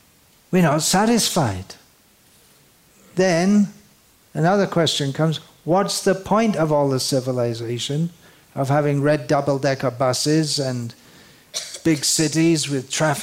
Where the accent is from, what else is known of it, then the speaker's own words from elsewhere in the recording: United Kingdom; We've developed such a great civilization. I am from Britain.